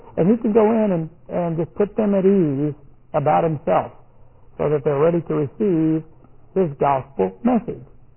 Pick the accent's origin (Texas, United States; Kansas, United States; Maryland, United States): Texas, United States; not necessarily a coward, but I'm from Texas